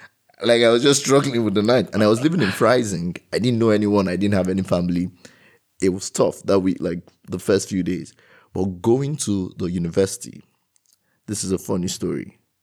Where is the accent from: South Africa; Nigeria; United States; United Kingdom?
Nigeria; English is a second language; moved away as an adult; now in Germany; I came from Nigeria and I had to come with a blocked account of almost 10,000 euros